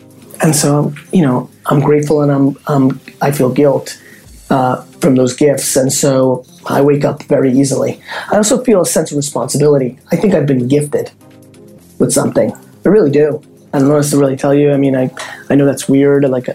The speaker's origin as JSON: {"language": "English", "country": "United States", "tie": "born or raised there", "said": "is a far greater gift to me than I grew up in America or, you know, am a white male."}